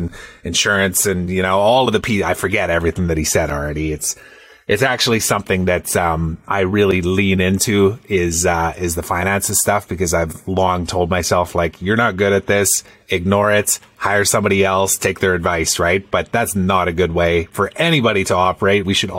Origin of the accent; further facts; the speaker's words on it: Canada; Whereas Canada is a little bit different. Like, we can go, and as long as we're not making income in Canada, then we don't have to pay tax on it.